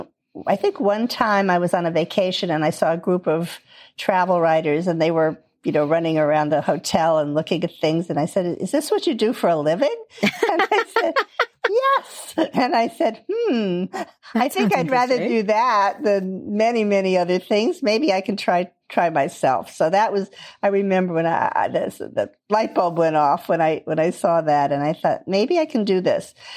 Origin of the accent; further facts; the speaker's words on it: Miami, Florida, United States; I was in Miami. I grew up in Miami, and you know, it's beautiful, but it's kind of one note in terms of seasons and terrain and so forth.